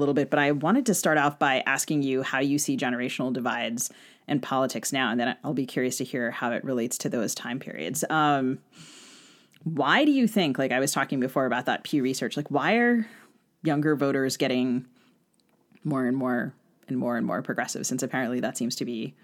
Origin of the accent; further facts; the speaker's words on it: Bethesda, Maryland, United States; I grew up outside DC in Bethesda, Maryland, so kind of in the world of feds and people who, I don't know, spoke congressional speak very fluently.